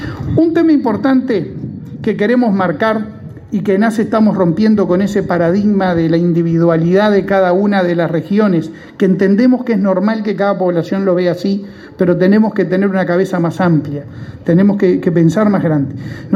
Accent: Uruguay; Otra cosa que como uruguayo nos tiene que enorgullecer

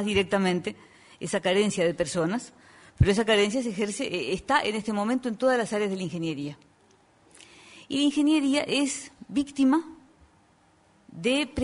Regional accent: Uruguay; estamos por nuestra parte como universidad y como uruguayos muy honrados de que se empiece

